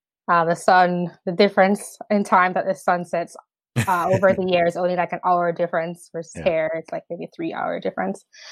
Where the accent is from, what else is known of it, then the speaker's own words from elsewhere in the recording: Jamaica; Growing up in Jamaica was different from here.